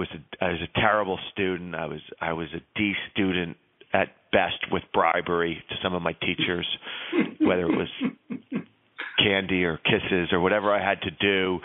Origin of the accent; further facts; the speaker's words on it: United States; I'm from America, the land of … at that time